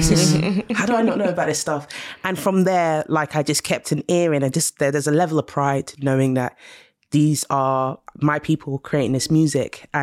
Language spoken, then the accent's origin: English; Nigeria; that's something that I want to continue delving into and bringing to the forefront and celebrating as a Nigerian.